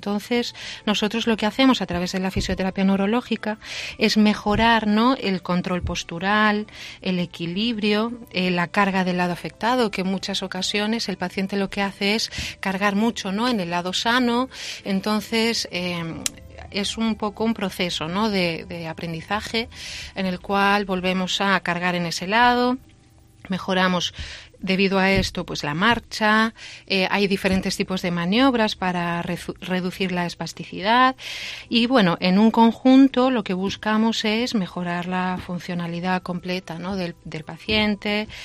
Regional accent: A Coruña, Galicia, Spain; born there; Sí, nacimos en Coruña

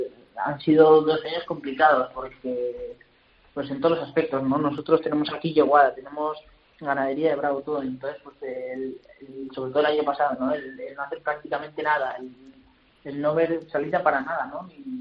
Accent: Pamplona, Navarre, Spain; poder torear en Pamplona, aquí en mi tierra

